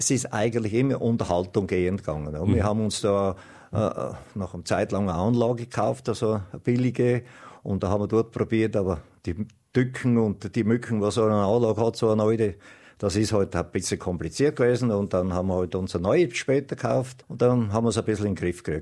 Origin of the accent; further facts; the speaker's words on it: Deutschfeistritz, Styria, Austria; Deutsch-Weißtritz, ja. Aufgewachsen da in Brenning, Zitui drinnen da, in Schule gegangen in Weißtritz.